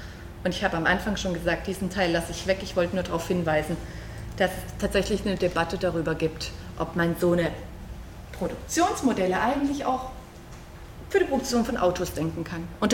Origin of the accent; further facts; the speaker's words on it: East Germany, Germany; Stellen Sie sich vor, ich komme ja aus dem Osten. Also ich bin noch in der Zeit in einem Land groß geworden, wo man das Auto immer ewig selber reparierte.